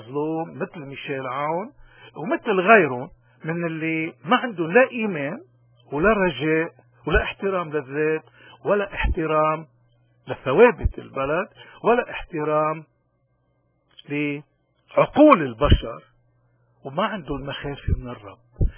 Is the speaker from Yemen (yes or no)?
no; Lebanon; هلا كلبنانيين نحن مش مفروض دائما طبعا ناخذ الغرب